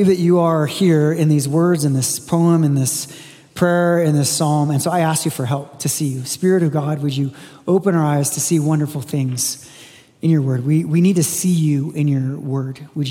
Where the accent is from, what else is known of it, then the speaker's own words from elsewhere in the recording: Brazil; I grew up in Brazil, so I kind of was partial to them